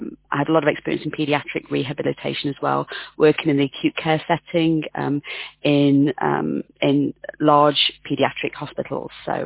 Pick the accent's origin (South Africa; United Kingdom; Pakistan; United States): United Kingdom; I'm an occupational therapist. As you might gather from my accent, I'm from the UK.